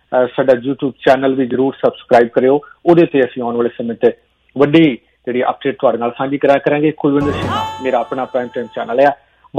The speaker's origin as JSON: {"language": "Punjabi", "town": "Chheena", "region": "Punjab", "country": "India", "tie": "born or raised there", "said": "ਮੇਰਾ ਪਿੰਡ ਛੀਨਾ ਹੈ ਅੰਮ੍ਰਿਤਸਰ 'ਚ"}